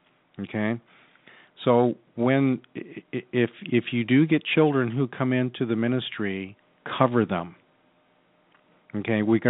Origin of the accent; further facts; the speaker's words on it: Tempe, Arizona, United States; I grew up in Tempe, Arizona. I raised my family in Mesa and Chandler, commuted back and forth into Phoenix for work